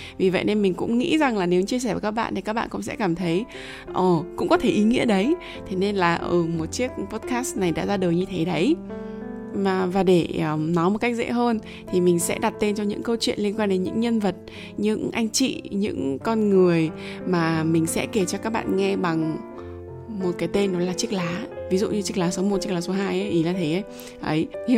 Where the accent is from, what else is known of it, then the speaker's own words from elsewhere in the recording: Hải Hậu, Nam Định, Vietnam; quê mình là ở Nam Định, Hải Hậu Nam Định.